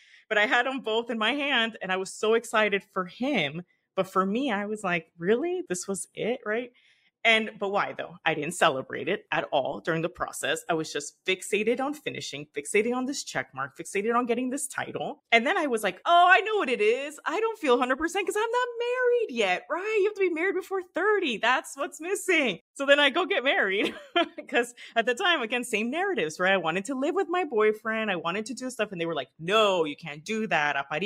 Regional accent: Miami, Florida, United States; also born or lived in Nicaragua; And then I'm Nicaraguan born. I'm Latina. And I grew up in Miami. So I'm very Miami.

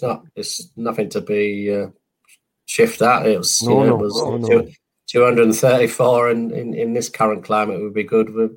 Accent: London, United Kingdom; moved away as an adult; So yeah, that's when I went from being a Londoner to a Northerner. Now I've been in the North probably 31 years and 29 in London.

